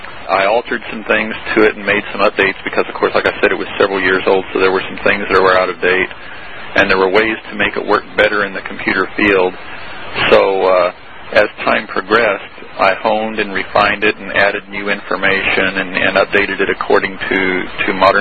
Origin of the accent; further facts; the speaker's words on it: Fairfield, California, United States; born there; now in Missouri, United States; Well, I was born in California.